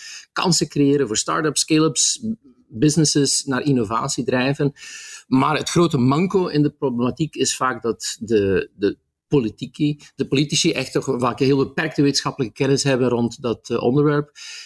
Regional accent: Belgium; ja, dan mogen wij als Belgen toch wel heel trots op zijn.

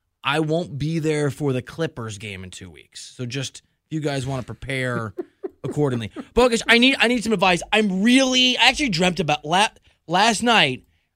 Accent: Iowa, United States; now in Los Angeles, United States; I'm a kid from Iowa, spent most of my life in the Midwest.

